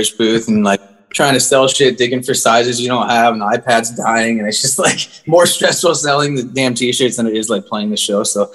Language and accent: English; Montana, United States; now in Los Angeles, United States; Yeah, so my project from Montana, I grew up in Montana, moved to LA, and that band kind of fell apart.